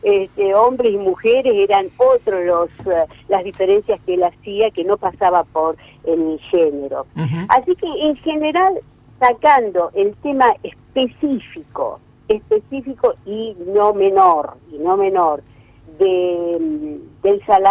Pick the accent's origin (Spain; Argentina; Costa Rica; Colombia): Argentina; Rosario, Santa Fe; now in Yerville, France; Donde nací, donde hice todas esas vidas, como vos decís, en otras vidas. Todas las vidas que tuve, las tuve en Rosario. Y por más que aquí donde esté, acá en Francia, acá en el pueblito, en Yerville, en la Normandía